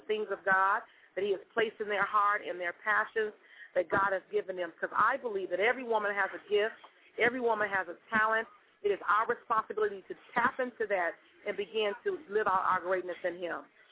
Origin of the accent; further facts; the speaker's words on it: Benton Harbor, Michigan, United States; now in Sacramento, United States; I live out here in Sacramento, California. I am from Benton Harbor, Michigan, and I lived there all my life. But I've been in California about 10 years